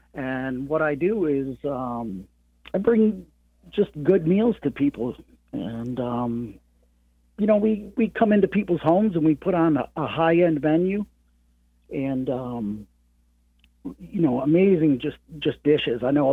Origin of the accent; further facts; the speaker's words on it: Baldwinsville, New York, United States; so I'm a local guy right here in Central New York, born and raised in Baldwinsville.